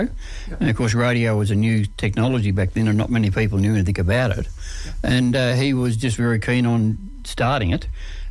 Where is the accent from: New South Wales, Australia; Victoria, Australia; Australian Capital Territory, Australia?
Victoria, Australia; Horsham; born there; I was born in Horsham in 1947.